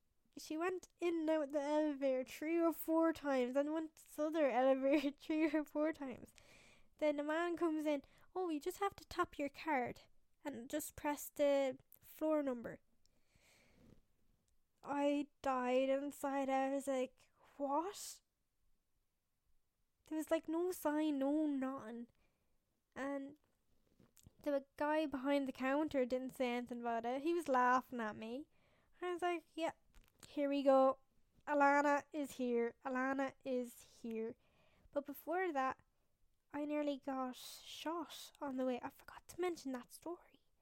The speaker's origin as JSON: {"language": "English", "country": "Ireland", "said": "I said, I'm from Ireland."}